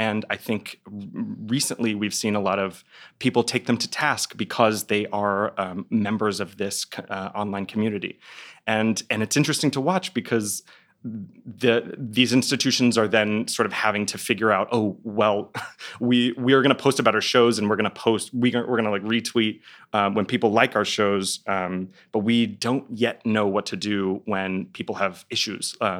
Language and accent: English; Dallas, Texas, United States; I'm from Dallas, Texas.